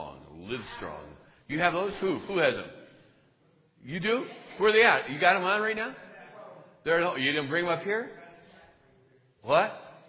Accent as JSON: {"language": "English", "town": "Saginaw", "region": "Michigan", "country": "United States", "said": "All right. I'm from Saginaw, Michigan. How many have ever heard of Saginaw, Michigan?"}